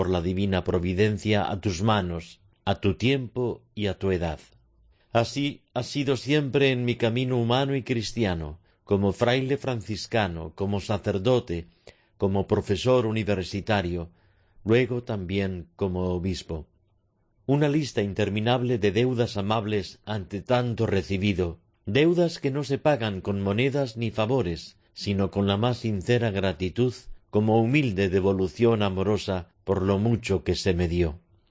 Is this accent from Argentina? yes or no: no; Madrid, Community of Madrid, Spain; Yo soy de Madrid, él asturiano. Yo he vivido en muchos sitios dentro y fuera de España por mis estudios y docencia.